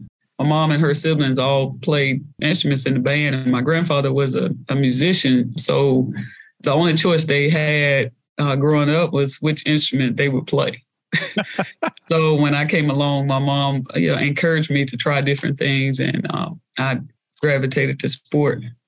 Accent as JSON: {"language": "English", "town": "Mobile", "region": "Alabama", "country": "United States", "tie": "born there", "said": "I was born in Mobile, Alabama."}